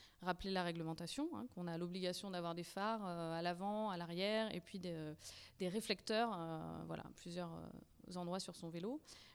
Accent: Auvergne-Rhône-Alpes, France; now in Lyon, France; Non, je suis pas très loin. Je suis drômoise.

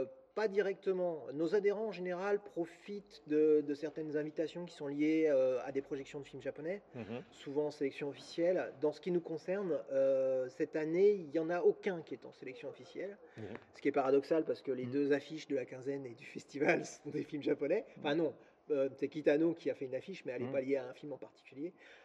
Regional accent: France; on est français, on ne va pas se priver

